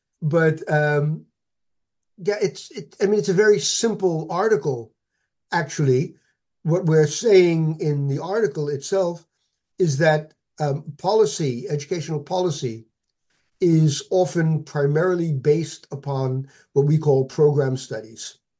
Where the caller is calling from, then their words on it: Netherlands; The seaside in the Netherlands.